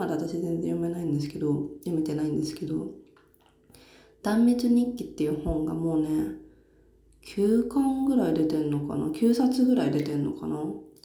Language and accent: Japanese; Saitama, Japan; 私もともと埼玉出身で、大宮でよく遊んでたんですよ。